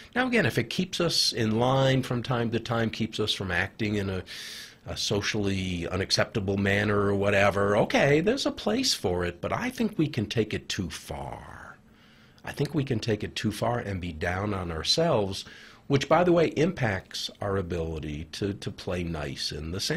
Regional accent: Farmington, New Mexico, United States; I say, I'm trying to do it in Farmington, New Mexico.

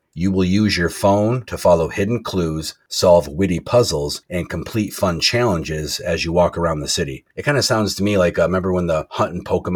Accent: Jackson, Michigan, United States; Next up is an event coming to Jackson, Michigan, my hometown, June 1st from questoapp.com.

